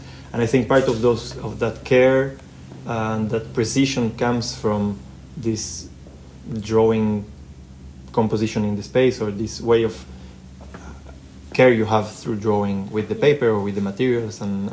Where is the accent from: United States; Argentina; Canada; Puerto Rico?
Argentina; also born or lived in France; now in Belgium; when I grew up in Argentina, I started studying in high school, beginning of secondary studies.